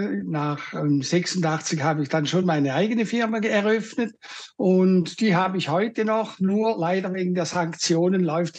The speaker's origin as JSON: {"language": "German", "country": "Switzerland", "said": "Also in vielen Sachen habe ich das Gefühl, läuft es in Russland besser sogar als bei uns in der Schweiz."}